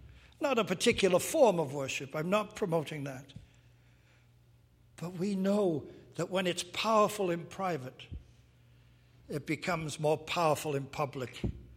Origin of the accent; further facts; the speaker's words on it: England, United Kingdom; moved away; You may have noticed I'm from England a long time ago.